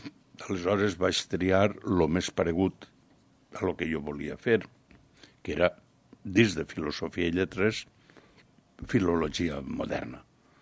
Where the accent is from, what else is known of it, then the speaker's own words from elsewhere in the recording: Planes, Valencian Community, Spain; also born or lived in Alcoy; etnòleg i periodista. Vaig néixer al Coi, però sóc fill de Planes, la meva família és de Planes.